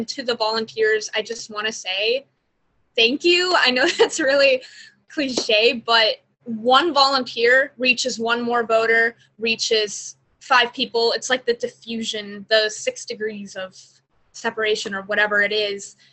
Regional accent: Georgia, United States; also born or lived in Pennsylvania; I have volunteered in my adopted state of Pennsylvania, but I've also been volunteering a lot in my home state of Georgia

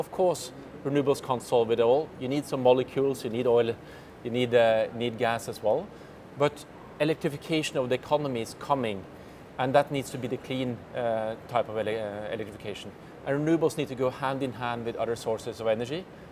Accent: Norway; On electromobility, my home country, Norway, is the global leader.

